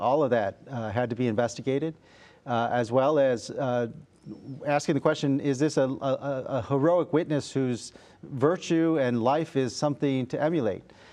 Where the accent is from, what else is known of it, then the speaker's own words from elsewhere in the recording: Harvey, Illinois, United States; And so I'm from Harvey, Archbishop Hicks is from South Holland, and Pope Leo is from Dalton.